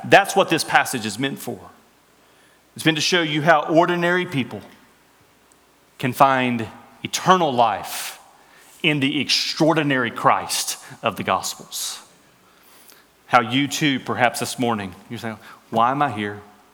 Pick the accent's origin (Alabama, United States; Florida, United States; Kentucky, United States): Alabama, United States; growing up in Northwest Alabama, I would have called some really nice rugs on the side.